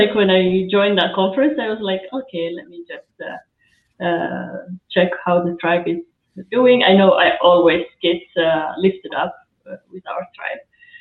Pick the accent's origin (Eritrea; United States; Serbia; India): Eritrea; English is a second language; I'm from Eritrea, small Africa country.